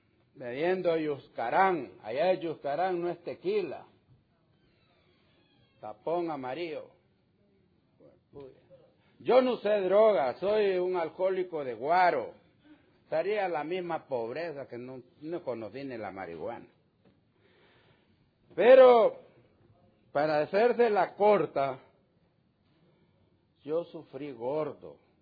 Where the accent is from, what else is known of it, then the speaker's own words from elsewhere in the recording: Honduras; Yo soy de Honduras, de un montarrón. Yo era campesino. Salí a la ciudad